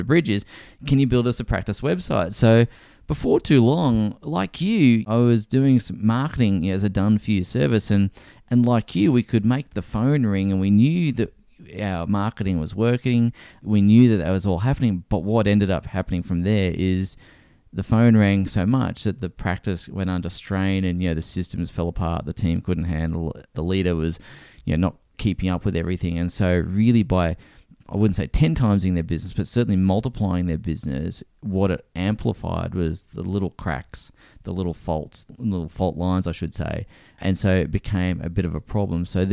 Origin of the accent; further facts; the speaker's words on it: Brisbane, Queensland, Australia; So in a moment of insanity, we decided to sell everything and moved back to Brisbane, which is my hometown.